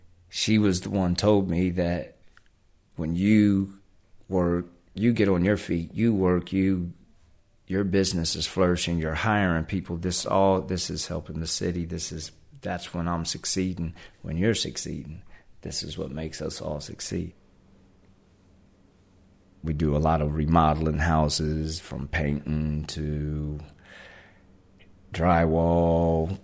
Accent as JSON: {"language": "English", "town": "Troy", "region": "Ohio", "country": "United States", "said": "And I'm originally from Troy, Ohio, Miami County."}